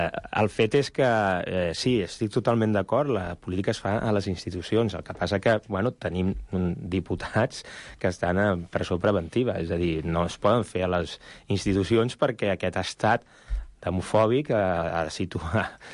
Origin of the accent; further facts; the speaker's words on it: Catalonia, Spain; Com a ciutadà català, jo com a independentista, però com a ciutadà, com a elector català